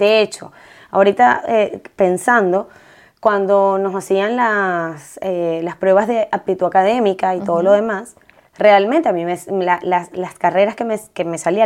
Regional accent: Maturín, Monagas, Venezuela; also born or lived in Valencia; Yo soy de Valencia, pero pues mi crianza, gran parte de mi crianza fue en Maturín, Estado Monagas.

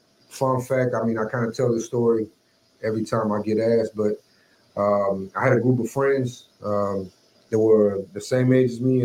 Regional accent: Houston, Texas, United States; I'm originally from Houston, born and raised there. Almost my entire life, came out here to the Valley.

